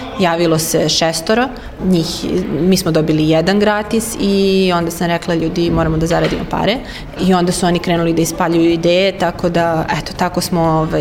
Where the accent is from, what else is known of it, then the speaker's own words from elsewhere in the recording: Belgrade, Serbia; Ja sam iz Beograda